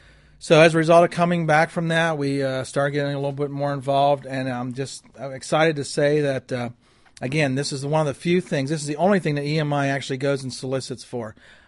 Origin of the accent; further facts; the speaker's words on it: Ohio/Kentucky area, United States; Marilyn and I come from the Ohio, Kentucky area.